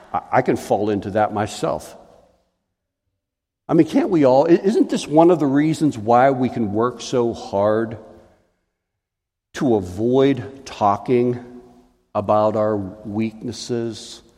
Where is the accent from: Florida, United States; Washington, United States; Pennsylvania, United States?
Pennsylvania, United States; Pittsburgh; When I was 7 years old, we lived across the street from a gravel parking lot. I grew up in Pittsburgh.